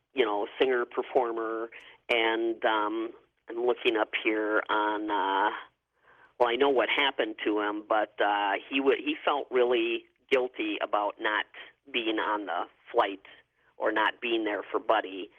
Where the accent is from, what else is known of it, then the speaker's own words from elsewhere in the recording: Wisconsin, United States; I'm from Wisconsin